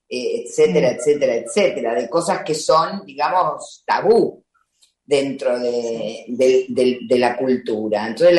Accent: India; Spanish is a second language; Y en India no es así. Al menos en mi pueblo. Te encontrás con un amigo y el café lo tomás en ese instante que te encontrás.

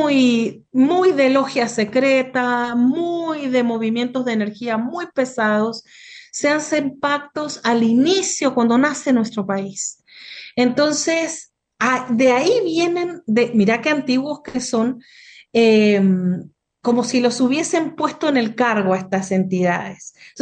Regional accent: Mendoza, Argentina; yo soy de Mendoza, pero voy a Buenos Aires y me planto

